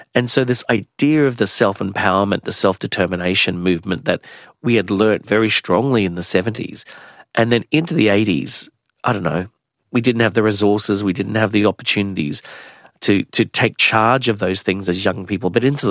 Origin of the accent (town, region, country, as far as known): Logan, Queensland, Australia; born or raised there